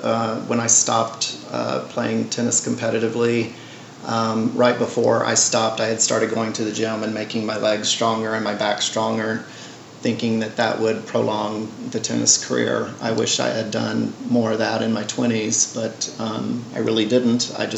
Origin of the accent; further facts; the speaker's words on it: the South, United States; moved away as an adult; I grew up playing tennis in the South, and when I moved to California in my early 20s, I played a lot of competitive tennis.